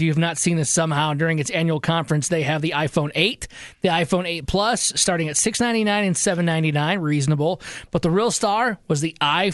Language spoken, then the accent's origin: English; Detroit, Michigan, United States; They ended up beating the Detroit Tigers yesterday, which is obviously my hometown team.